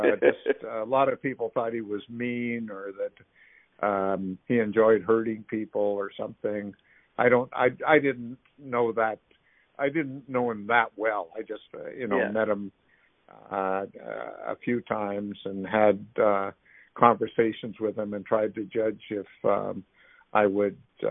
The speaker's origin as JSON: {"language": "English", "region": "Western Canada", "country": "Canada", "said": "Now I'm a Western Canadian"}